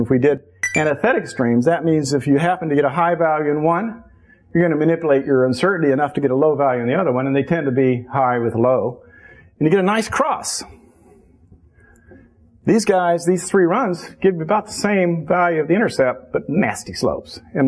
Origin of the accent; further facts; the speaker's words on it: Berkeley, California, United States; I mean, I am from Berkeley.